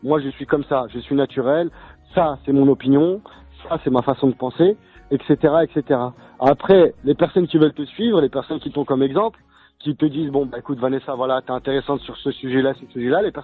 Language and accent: French; France; Moi, je suis français comme toi